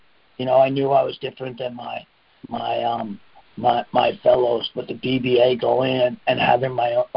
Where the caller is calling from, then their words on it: Southampton, New York, United States; also born or lived in British Virgin Islands; I've lived in the British Virgin Islands for many years, but … I'm an alcoholic, and I'm calling in from Southampton, New York.